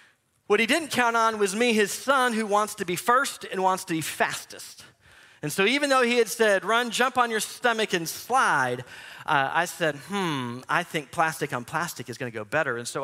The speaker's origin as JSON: {"language": "English", "region": "Michigan", "country": "United States", "tie": "born or raised there", "said": "I think about growing up in Michigan."}